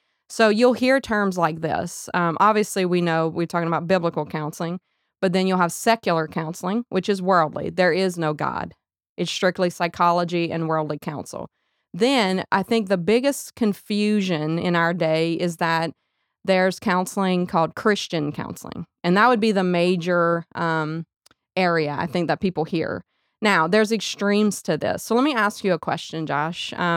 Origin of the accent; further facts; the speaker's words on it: Abbeville, Louisiana, United States; I am from Abbeville, Louisiana.